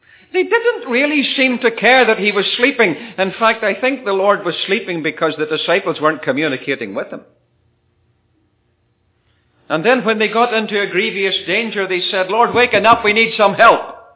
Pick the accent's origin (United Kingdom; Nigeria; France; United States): United Kingdom; Northern Ireland; I was born in Ireland. My passport says I'm British. And three quarters of my family history is Scottish. So you can be a real mixture if you come from Ireland.